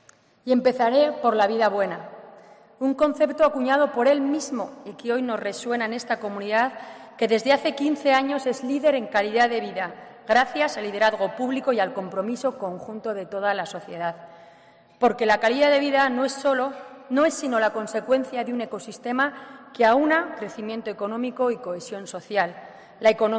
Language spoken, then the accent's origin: Spanish; Navarre, Spain; la fiesta forma parte de nuestra forma de ser como navarros, tanto como el trabajo y el esfuerzo.